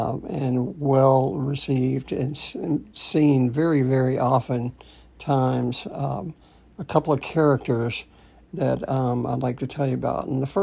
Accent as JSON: {"language": "English", "town": "Atlanta", "region": "Georgia", "country": "United States", "tie": "born or raised there", "said": "I was a kid growing up in Atlanta, I guess it would have been considered the suburbs once upon a time."}